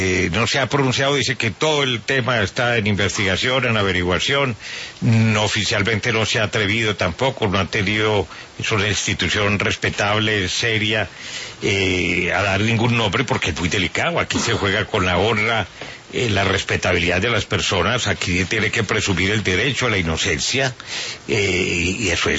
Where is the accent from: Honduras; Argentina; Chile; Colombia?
Colombia; Como los colombianos somos muy envidiosos